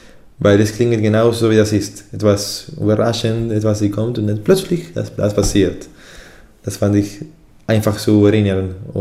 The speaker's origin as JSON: {"language": "German", "region": "Buenos Aires", "country": "Argentina", "second_language": "German", "said": "Ich komme aus Argentinien, aus Buenos Aires, Argentinien."}